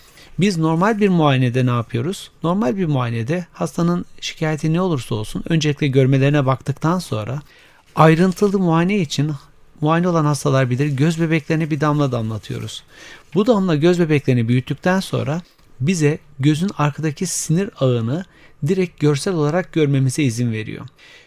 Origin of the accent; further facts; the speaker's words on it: Aydın, Turkey; born there; now in Ankara, Turkey; 1974 Aydın doğumluyum.